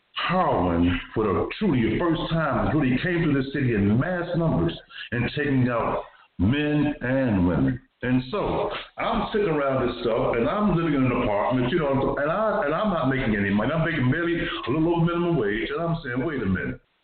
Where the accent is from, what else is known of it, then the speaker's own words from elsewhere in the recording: Baltimore, Maryland, United States; I come from the hard streets of Baltimore City. I was born on Pennsylvania Avenue, lived on Pennsylvania Avenue a couple of times. All along Baker Street was my history, period.